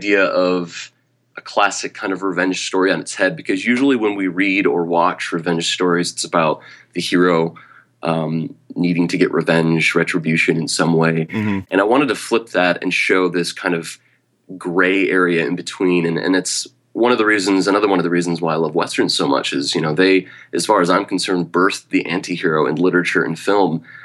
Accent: Michigan, United States; You know, growing up in Michigan, which I love dearly, all the green and forests and lakes and all that wonderfulness

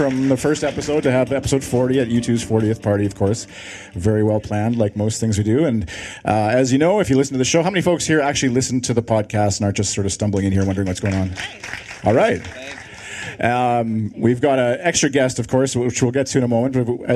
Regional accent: Canada; I'm from Canada.

